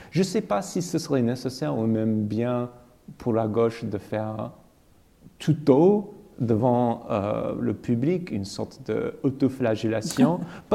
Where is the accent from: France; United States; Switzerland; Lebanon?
United States; French is a second language; Moi je suis un petit Américain des provinces.